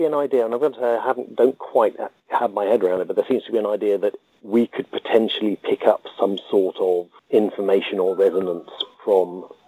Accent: United Kingdom; because I myself am just as British.

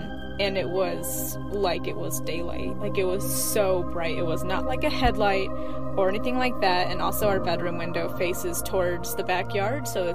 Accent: Iowa, United States; now in Utah, United States; I live in Utah, but I grew up in Iowa, so the story I'm going to tell happens in Iowa.

